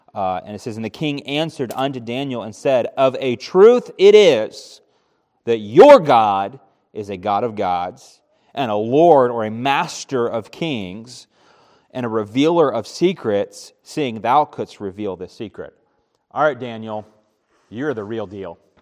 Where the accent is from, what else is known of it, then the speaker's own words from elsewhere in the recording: Japan; I'd been to France once before. Of course, I grew up in Japan.